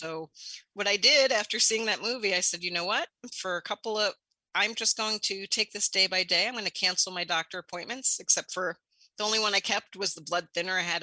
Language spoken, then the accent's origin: English; New York City, New York, United States; I grew up in New York City, saw addiction firsthand